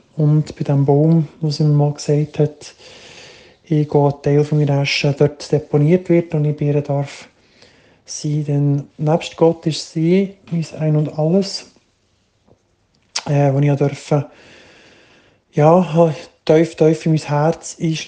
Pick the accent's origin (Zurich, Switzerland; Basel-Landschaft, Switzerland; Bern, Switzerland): Bern, Switzerland; Ich bin in Kürze 33, verlobt, ein gebürtiger Berner Oberländer.